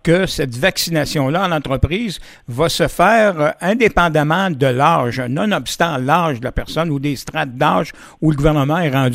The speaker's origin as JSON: {"language": "French", "region": "Quebec", "country": "Canada", "said": "Si je regarde chez nous en Beauce"}